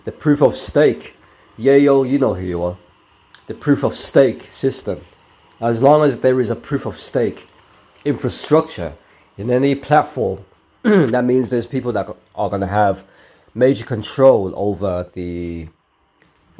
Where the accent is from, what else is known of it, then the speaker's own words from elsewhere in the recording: Hong Kong; really, I'm from Hong Kong.